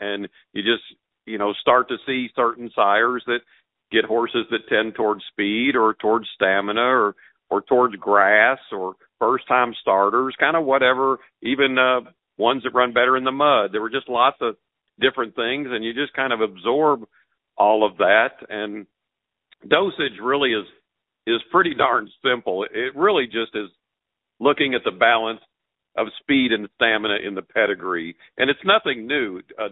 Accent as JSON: {"language": "English", "region": "Kentucky", "country": "United States", "said": "invited to Chile one time, and then as I was there, got invited to the races, and they found out that I was from Kentucky."}